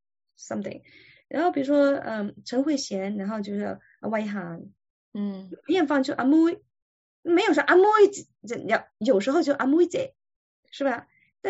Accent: Guangdong, China; 因为你要是说像我们广东人讲普通话，谁讲得过那些专业的播音员呢

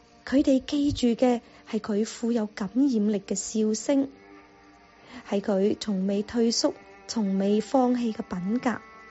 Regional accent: Guangdong, China; 但是因为我们是广东人

